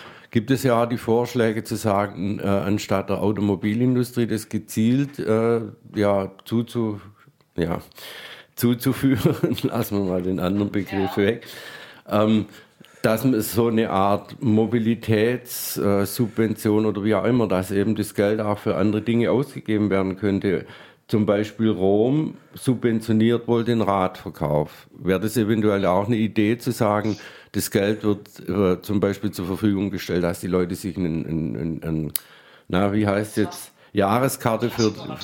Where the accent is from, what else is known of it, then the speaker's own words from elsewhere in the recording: Baden-Württemberg, Germany; accent: Swabian; als Schwabe.